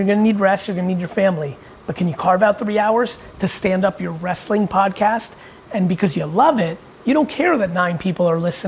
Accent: New Jersey, United States; also born or lived in Soviet Union / New York; I was born in the Soviet Union. I came to the US. I grew up in New York and New Jersey. In Jersey, where I spent most of my life, I did lemonade stands, garage sales, shoveling snow, car washing, Christmas caroling as a nice Jewish boy.

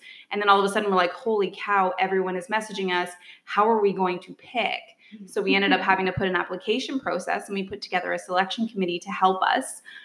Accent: Pickering, Ontario, Canada; now in Peterborough, Canada; So I was actually born and raised in Pickering. I moved to Toronto, did the Toronto thing, hated it. Then lived abroad for many years. And then after living abroad, I came back.

